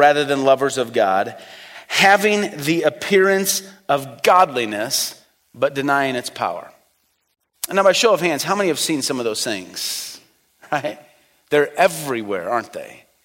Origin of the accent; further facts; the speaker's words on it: Illinois, United States; I mean, I come from Illinois.